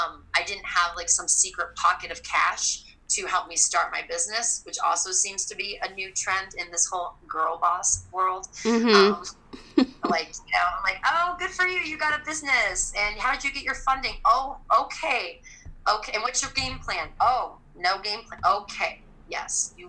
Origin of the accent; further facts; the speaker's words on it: Kansas City, Missouri, United States; I'm from Kansas City, lower middle class.